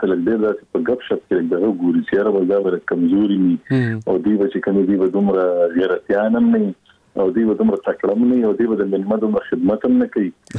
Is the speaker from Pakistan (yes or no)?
yes; Peshawar, Khyber Pakhtunkhwa, Pakistan; زه خو د پیښور خار اوسېدونکی یم کنه.